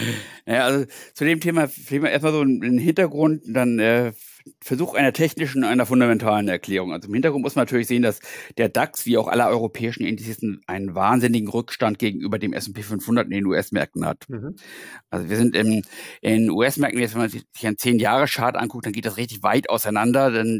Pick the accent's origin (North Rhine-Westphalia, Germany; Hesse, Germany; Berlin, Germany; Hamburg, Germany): Hamburg, Germany; ich bin Hamburger. Wenn man aus solchen Städten kommt